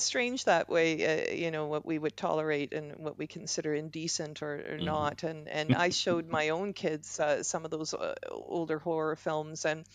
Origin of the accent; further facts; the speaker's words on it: Toronto, Ontario, Canada; that was filmed right here in my hometown, Toronto, Ontario